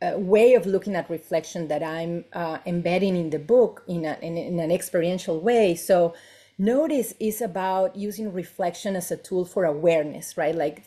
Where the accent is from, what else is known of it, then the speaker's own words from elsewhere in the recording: Uruguay; I'm in Uruguay, in my home country.